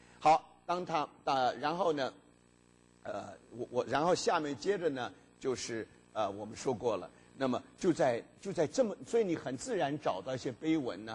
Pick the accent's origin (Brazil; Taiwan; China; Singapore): China; 所以我们中国人很了不起啊，你最少会认识2000个图画